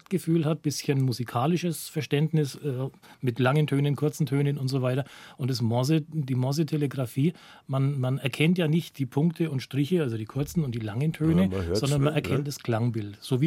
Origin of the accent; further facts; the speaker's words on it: Nuremberg, Bavaria, Germany; Ich komme aus Nürnberg, bin somit im Distrikt Franken beheimatet